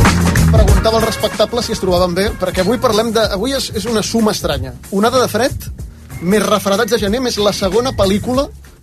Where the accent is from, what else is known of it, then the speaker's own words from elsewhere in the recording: Barcelona, Catalonia, Spain; jo sóc una rata de ciutat, tu ho saps bé. Tota la meva vida ha transcorregut aquí, no m'he mogut d'aquí, sóc molt de Barcelona.